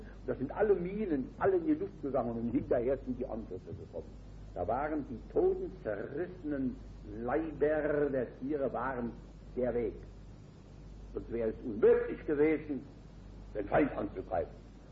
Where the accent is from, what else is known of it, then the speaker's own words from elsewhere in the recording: Worms, Rhineland-Palatinate, Germany; In meinen Gedanken bin ich in einem Augenblick in meiner Heimatstadt Worms oder in meiner jetzigen Wohnung, wo ich wirken darf und Wunder Gottes erleben darf, in der langen Steinbacher Höhe